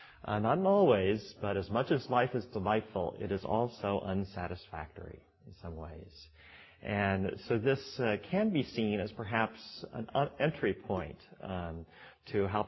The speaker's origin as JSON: {"language": "English", "town": "Kansas City", "region": "Missouri", "country": "United States", "tie": "born or raised there", "said": "So when I was a teenager growing up in Kansas City, Missouri, in the 1960s and 1970s"}